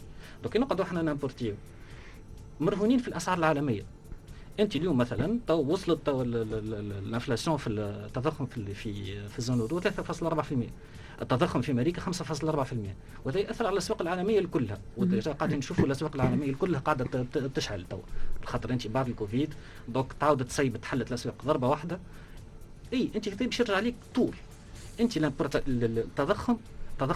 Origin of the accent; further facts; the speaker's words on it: Tunisia; انت اغلب انت السلع اللي عندنا في تونس